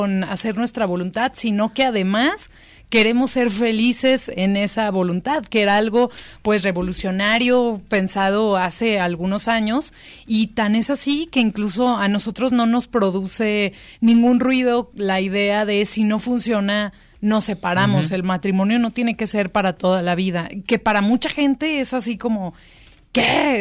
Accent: Mexico; nos acercamos como mexicanos

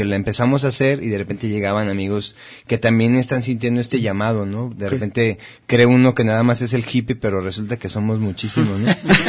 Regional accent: Mexico; como mexicanos

